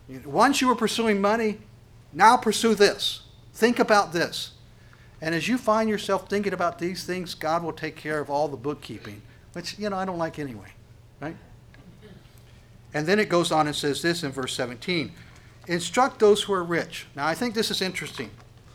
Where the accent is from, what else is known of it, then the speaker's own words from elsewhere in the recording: Monongah, West Virginia, United States; born there; the largest coal mine disaster in the United States happened in Monongah, West Virginia, in case you didn't know the great town that I was born in. And it was a coal mining town.